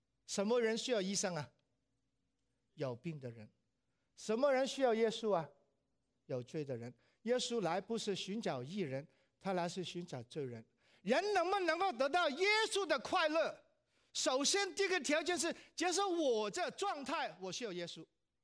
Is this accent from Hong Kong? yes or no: yes; Hong Kong; born there; Chinese is a second language; moved away; also born or lived in Guangdong; 我是广东人，香港出生的，我的普通话是蛮普通的。我那个1968年移民呢，当时还没信耶稣啊。